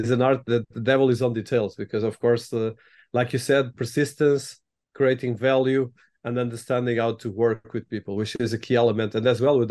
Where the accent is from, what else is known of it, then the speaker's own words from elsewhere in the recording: London, United Kingdom; As a Londoner myself, I can only subscribe.